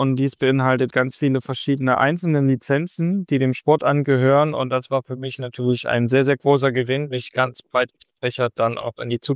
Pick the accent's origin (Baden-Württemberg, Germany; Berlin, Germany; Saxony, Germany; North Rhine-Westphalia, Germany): Saxony, Germany; Plauen; ich bin 27 Jahre jung und komme aus dem schönen Vogtland, um genau zu sein, aus Plauen